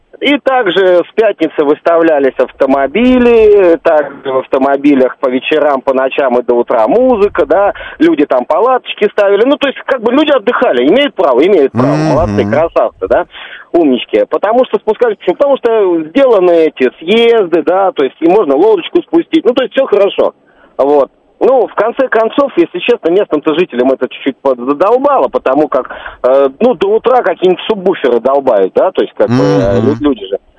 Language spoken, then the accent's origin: Russian; Moscow, Russia; как и москвич, и как подмосквич